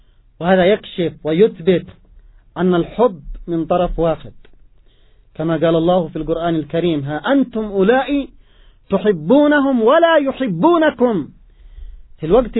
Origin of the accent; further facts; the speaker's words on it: Yemen; نحن كشعب يمني مسلم